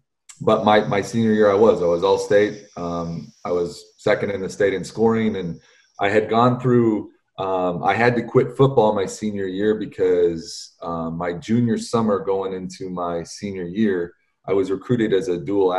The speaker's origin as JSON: {"language": "English", "town": "Anchorage", "region": "Alaska", "country": "United States", "tie": "born or raised there", "said": "I grew up here in Anchorage"}